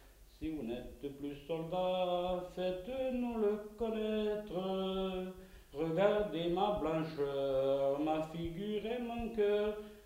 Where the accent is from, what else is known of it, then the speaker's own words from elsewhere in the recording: Nouvelle-Aquitaine, France; accent: Limousin patois; Enfin, je chante dans mon patois limousin